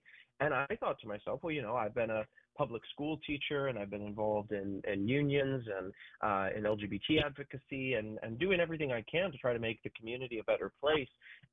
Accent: Miami, Florida, United States; I'm from Miami, Florida. I've lived here since 2012

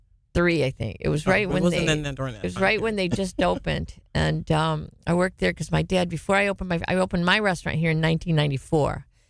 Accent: Detroit, Michigan, United States; And I'm from Detroit. So. Most of the time, I want that square Detroit pizza

